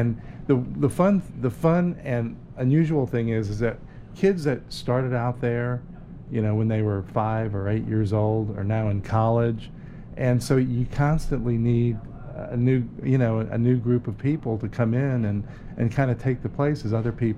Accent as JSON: {"language": "English", "town": "New Orleans", "region": "Louisiana", "country": "United States", "said": "I'm from New Orleans."}